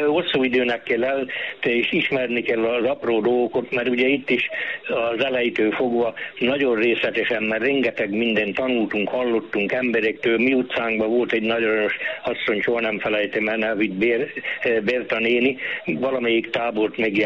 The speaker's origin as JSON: {"language": "Hungarian", "region": "Jász-Nagykun-Szolnok", "country": "Hungary", "said": "Most én egy kis jársági faluból származom, ott zsidó temető máig megvan, nagyon sok zsidó volt"}